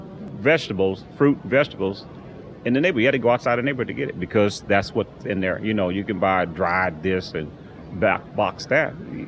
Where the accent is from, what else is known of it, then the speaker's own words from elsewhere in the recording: Houston, Texas, United States; I'm from Houston. I grew up in Sunnyside.